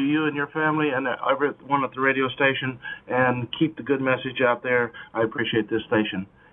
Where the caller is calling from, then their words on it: Singapore; I'm calling you from Singapore.